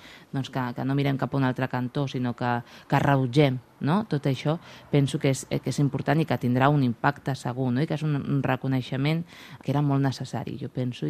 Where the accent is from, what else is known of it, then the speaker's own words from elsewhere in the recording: Catalonia, Spain; les persones gitanes, és que ens trobem que, tot i que som un col·lectiu, no, que portem més de 6 segles ja a Catalunya, no, i que som catalans, no, i que estem aquí fa molt de temps